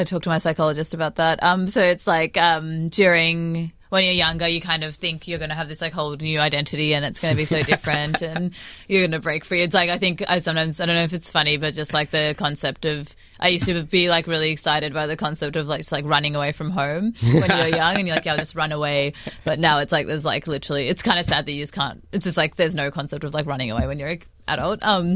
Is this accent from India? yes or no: yes; Kolkata, West Bengal, India; born there; moved away; Yeah, I speak Bengali. So I was born in Kolkata.